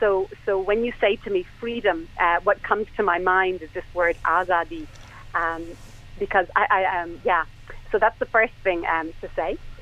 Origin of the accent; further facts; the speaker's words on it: India; But India is very much a part of who I am. And as I say to people, if I'm Indian, then I'm Tamil. So, India is a very huge part of my life and of who I am.